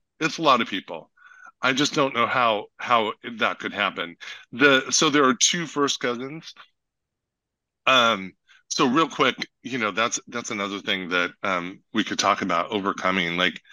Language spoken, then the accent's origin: English; Colorado, United States; I grew up in Colorado.